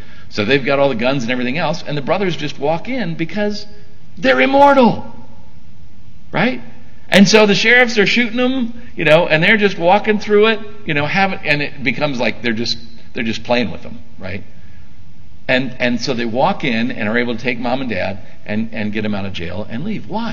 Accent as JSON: {"language": "English", "country": "United States", "said": "me growing up as an American boy"}